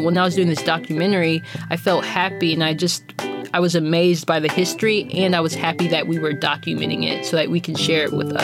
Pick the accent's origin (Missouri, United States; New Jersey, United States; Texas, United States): Texas, United States; Austin; I'm from Austin, and I spent a lot of time in East Austin, so I've seen the many changes and the gentrification and a lot of the Black people being pushed out.